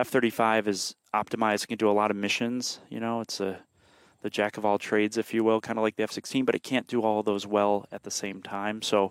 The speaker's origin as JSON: {"language": "English", "region": "Illinois", "country": "United States", "tie": "born or raised there", "said": "growing up in Illinois, so already, you know, Illinois public school education."}